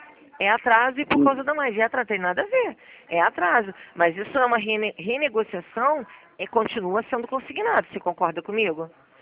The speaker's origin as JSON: {"language": "Portuguese", "country": "Brazil", "said": "A gente é brasileira, a gente não costuma desistir muito fácil, né?"}